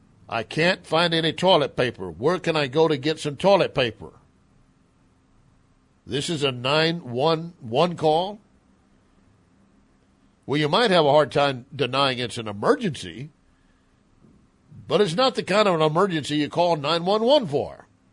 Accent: Texas, United States; I'm from Texas. I can make fun of Tennessee.

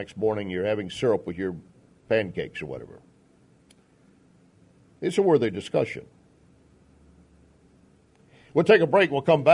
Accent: the South, United States; being a white boy growing up in the South

